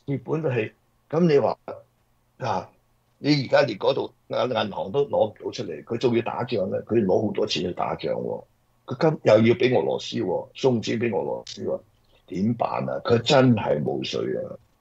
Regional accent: Shanghai, China; 我係上海人啊嘛，我哋去上海

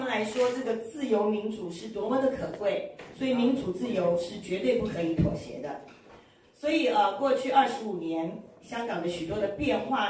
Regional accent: Taiwan; 那我身在海外，我来自台湾，对台湾这块美丽的土地呢有深厚的感情

